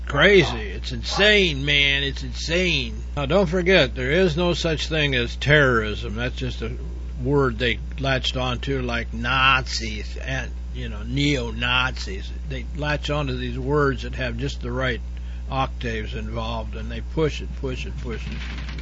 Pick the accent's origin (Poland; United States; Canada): Poland; I'm from Poland, Europe, one of the last homogeneous countries in the region.